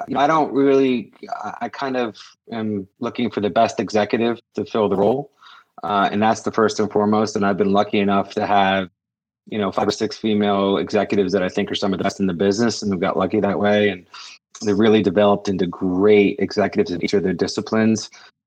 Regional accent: Massachusetts, United States; I'm from the Cape, so I love the fact it's set on the Cape.

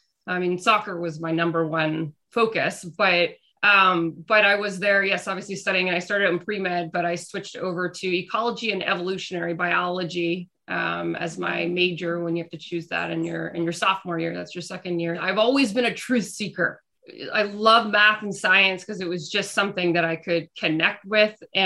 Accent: Burlington, Ontario, Canada; You know, I grew up in Burlington, Ontario. I was at Nelson High School.

